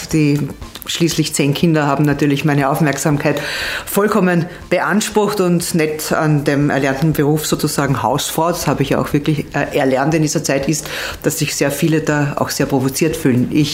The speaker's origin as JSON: {"language": "German", "region": "Lower Austria", "country": "Austria", "tie": "born or raised there", "said": "Seebahn ist meine engste Heimat, dann kommt Niederösterreich, bin ich Österreicher."}